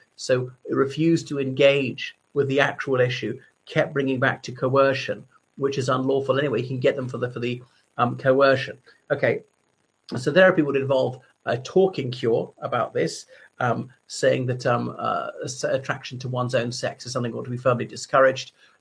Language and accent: English; Ireland; from Ireland, so thank you for coming back to my channel.